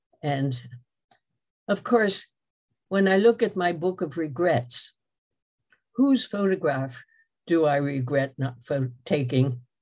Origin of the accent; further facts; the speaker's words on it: United States; accent: American; hearing me sing with my ghastly American accent in French